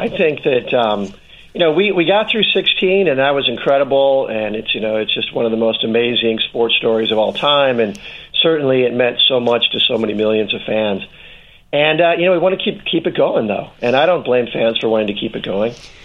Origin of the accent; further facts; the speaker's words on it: Omaha, Nebraska, United States; now in Chicago, United States; I grew up in Omaha, Nebraska, and I was in Chicago.